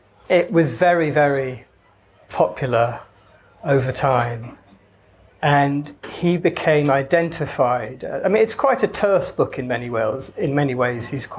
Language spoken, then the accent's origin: English; Wales, United Kingdom; I mean, I'm Welsh and I don't have a Welsh accent